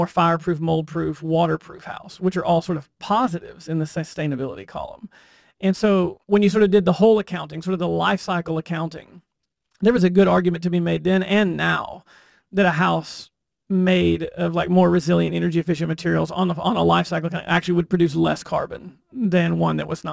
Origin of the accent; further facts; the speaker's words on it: Texas, United States; So yeah, growing up on the Gulf Coast of Texas, my parents' home and my whole town, 95% of the town was substantially damaged in that hurricane.